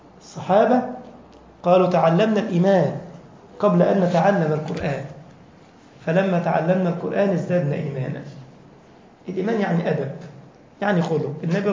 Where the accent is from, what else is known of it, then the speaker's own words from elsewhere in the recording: Egypt; دكتور للبلاغة عندنا في مصر كان بيدرس في جامعة في لبنان